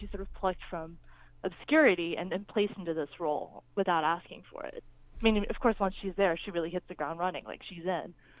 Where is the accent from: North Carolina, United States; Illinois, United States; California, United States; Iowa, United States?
California, United States; Hollywood; despite, you know, growing up in Hollywood.